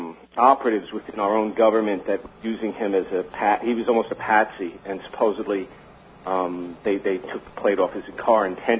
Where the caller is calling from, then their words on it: Miller Place, New York, United States; Miller Place.